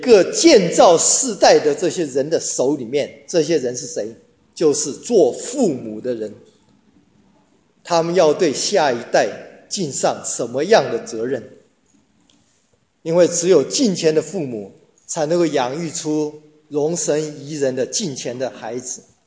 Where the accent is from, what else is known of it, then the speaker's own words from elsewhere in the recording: China; 我们中国人喜欢买汽车